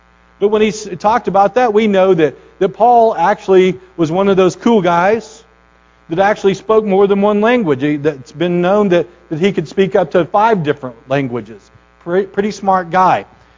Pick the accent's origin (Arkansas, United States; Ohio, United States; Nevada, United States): Arkansas, United States; And I can say that because I'm from there. So he wasn't very nice to Arkansas people. I'm from Arkansas.